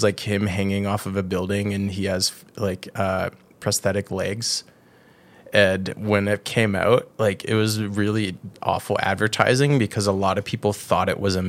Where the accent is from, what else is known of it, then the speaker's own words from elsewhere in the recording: Canada; but we're Canadian, so we're not going to talk about that.